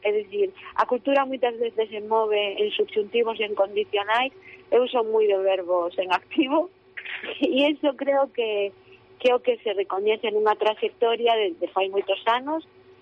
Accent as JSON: {"language": "Galician", "region": "Galicia", "country": "Spain", "said": "as persoas que representamos o noso territorio, neste caso Galicia"}